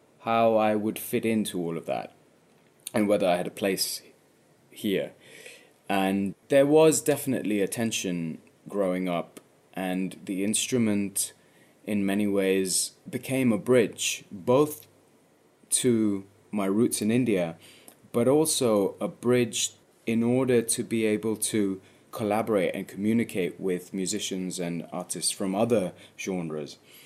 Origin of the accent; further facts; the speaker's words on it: London, United Kingdom; I, as an Indian, as a Desi boy, as a Londoner, I'm sort of a product of both worlds